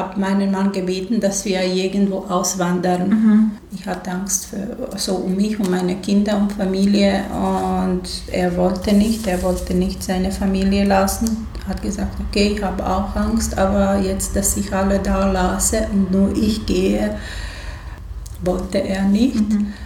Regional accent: Srebrenica, Republika Srpska, Bosnia & Herzegovina; moved away as an adult; also born or lived in Novi Pazar, Serbia; Ich bin in Srebrenica geboren, aufgewachsen, eigentlich in Potočari, wo jetzt Grabstätte ist. Dort bin ich geboren, so 500 Meter entfernt.

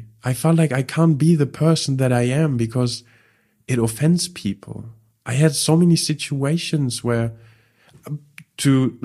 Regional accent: Düsseldorf, North Rhine-Westphalia, Germany; pretty much all the people that gave me shit were people from my hometown, Düsseldorf.

